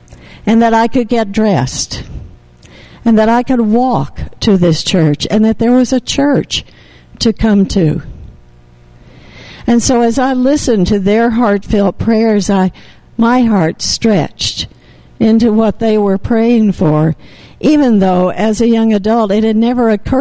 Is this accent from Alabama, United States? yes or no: no; Tennessee, United States; So, as Bob knows, I grew up in East Tennessee, and all of my young life was part of a Protestant church there